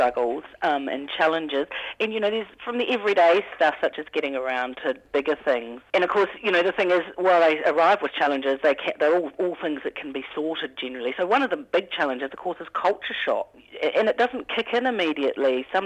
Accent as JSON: {"language": "English", "region": "Wellington", "country": "New Zealand", "lives_now": "Porirua, New Zealand", "said": "I'm not from Porirua originally. I'm from a farming area over in the Wairarapa"}